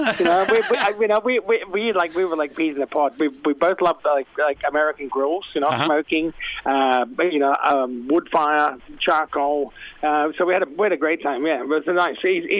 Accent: Glenelg, South Australia, Australia; And to be playing at Glenelg Beach is, you know, in my hometown. You know, I used to go and fish off Glenelg Jetty.

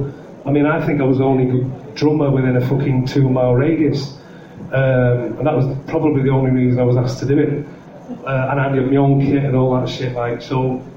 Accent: Manchester, North West England, United Kingdom; I'd go for all the members of … on this. I mean, none of us had money, but we were rich in love and life

